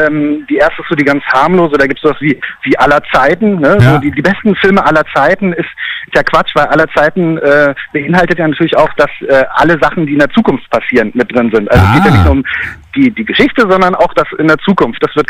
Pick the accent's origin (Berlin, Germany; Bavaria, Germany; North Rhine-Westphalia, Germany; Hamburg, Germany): Berlin, Germany; Kriegen wir als Berliner irgendwie immer nicht so richtig